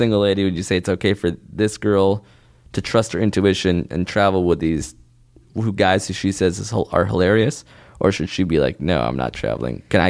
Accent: England, United Kingdom; I'm from England.

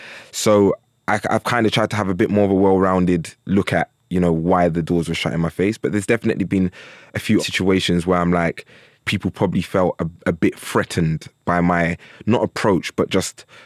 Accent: London, United Kingdom; we're from South London, and there was a culture around probably tracksuits growing up.

